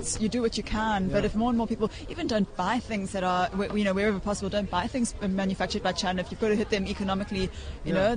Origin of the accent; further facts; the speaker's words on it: South Africa; I come from South Africa where it's a huge meat-eating community.